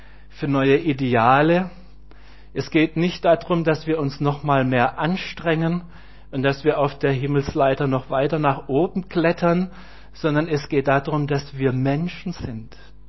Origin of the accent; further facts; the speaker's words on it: Elmendingen, Baden-Württemberg, Germany; Ich bin in Elmendingen aufgewachsen, habe ich schon gesagt. Wir hatten zu Hause auch immer Landwirtschaft.